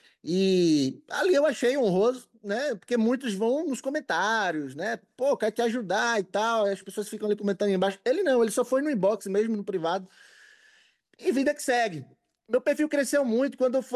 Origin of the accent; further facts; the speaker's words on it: Recife, Pernambuco, Brazil; Em Recife é onde eu cresci, nasci, cresci, morei a vida toda.